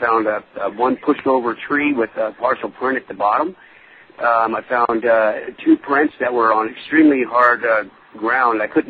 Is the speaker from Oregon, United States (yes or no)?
yes; Salem, Oregon, United States; I'm from Salem, Oregon.